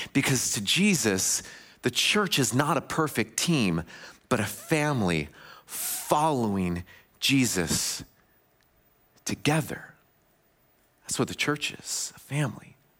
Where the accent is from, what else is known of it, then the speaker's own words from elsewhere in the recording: West Coast, United States; Well, I grew up on the West Coast, and my maternal grandmother, she was from the Midwest, and she moved to the West Coast.